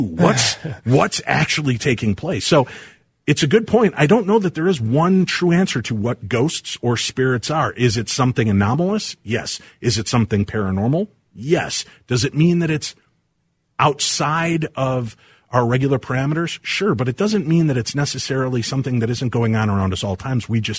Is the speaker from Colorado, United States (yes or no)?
no; Medina, Illinois, United States; I grew up in Medina, Illinois. Mm-hmm. Very nice white bread city, right?